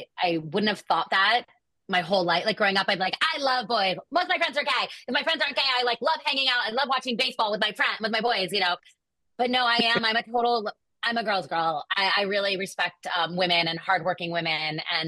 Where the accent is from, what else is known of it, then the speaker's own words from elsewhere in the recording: Bedford, New York, United States; I grew up in Bedford, New York. So I only grew up 45 minutes away from Manhattan.